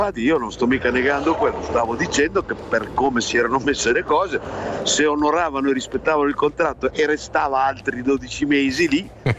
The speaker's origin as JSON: {"language": "Italian", "town": "Sassuolo", "region": "Emilia-Romagna", "country": "Italy", "said": "Io sono di Sassuolo"}